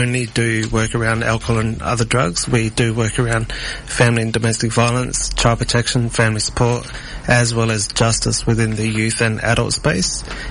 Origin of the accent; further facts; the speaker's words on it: Perth, Western Australia, Australia; I love Perth. And born and bred in Perth.